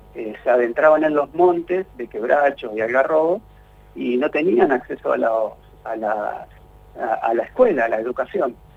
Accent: Santa Fe, Argentina; y como santafesinos muchos no conocíamos la historia

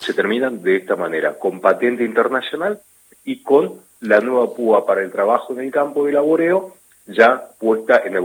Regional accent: Rauch, Buenos Aires Province, Argentina; ayer en mi pueblo, en Rauch, sucedió algo muy lindo

